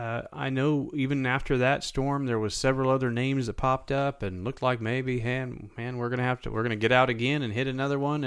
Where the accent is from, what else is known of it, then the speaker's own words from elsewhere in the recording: West Coast, United States; I grew up on the West Coast, and I do enjoy it out there.